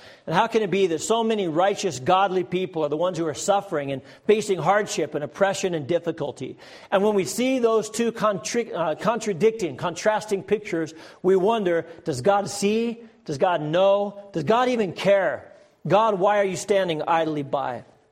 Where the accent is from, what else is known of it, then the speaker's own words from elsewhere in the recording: Pueblo, Colorado, United States; But when I was a boy growing up in Pueblo, Colorado, I was growing up in a neighborhood where I was kind of the oddball.